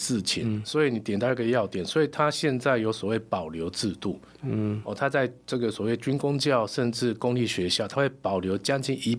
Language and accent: Chinese; Taiwan; 那像我们过去我们台湾人喜欢吃个热炒啊、这个下班后聚在一起啊、